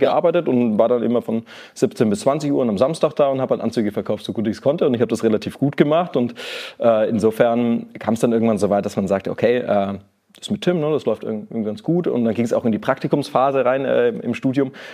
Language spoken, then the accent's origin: German; Nuremberg, Bavaria, Germany; accent: Franconian; also born or lived in Lower Saxony; Ich bin eigentlich gebürtiger Nürnberger. Franke, man hört das noch so ein bisschen.